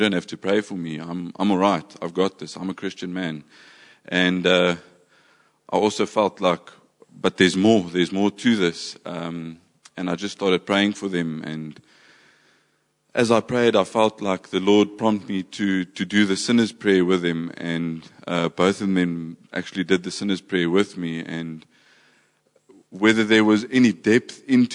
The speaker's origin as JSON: {"language": "English", "town": "Mossel Bay", "region": "Western Cape", "country": "South Africa", "said": "We come from Mossel Bay."}